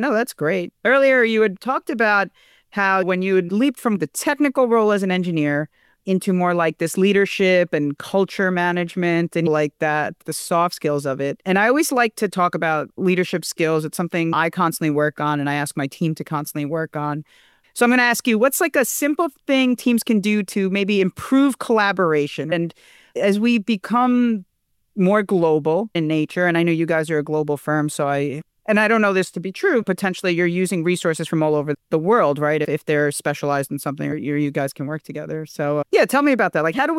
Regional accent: Mineola, New York, United States; And I grew up in Mineola, so a lot of the third track work with the raising tracks and lowering tracks, and it's changed.

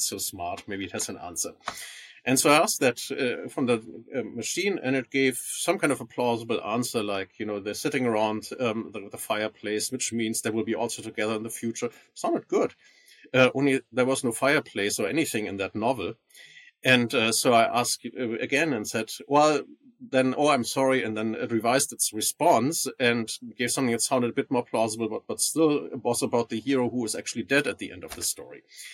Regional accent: Germany; also born or lived in Hamburg / Freiburg / Munich; No, I'm from the north. I was born in Hamburg and grew up a little northwest from there, partly even on an island in the North Sea. And then I studied in Freiburg in the southwest of Germany, and then also in Munich where I did my doctorate.

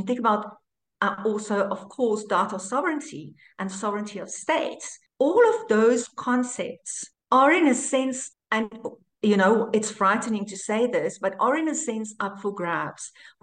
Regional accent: South Africa; I'm proudly South African.

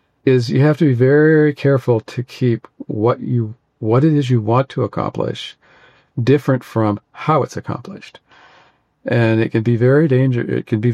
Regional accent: Paradise, California, United States; my hometown was Paradise, California, which burnt down.

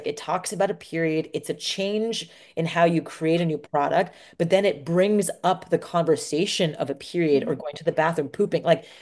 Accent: India; I'm Indian. I can do the accent, and half

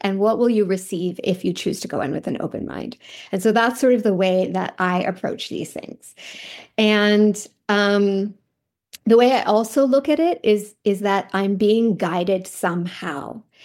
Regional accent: Canada; I grew up here in Canada.

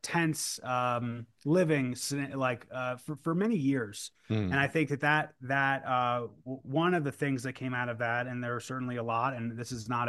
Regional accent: New Jersey, United States; growing up, I grew up in New Jersey, with a well-to-do, relatively well-to-do family.

